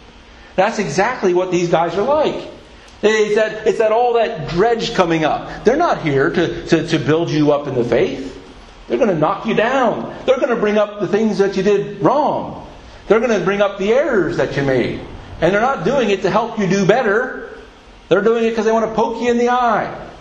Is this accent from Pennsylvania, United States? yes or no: yes; Philadelphia, Pennsylvania, United States; now in United Kingdom; So where I grew up in Philadelphia, we'd go to the seaside, and the ocean, the way that the curve of the land was, boy, the beaches were always clear, always clean.